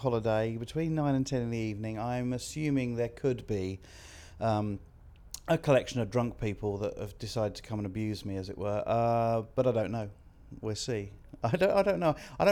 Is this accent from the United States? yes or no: no; Staplehurst, South East England, United Kingdom; I'm 40 and I'm from Staplehurst in Kent.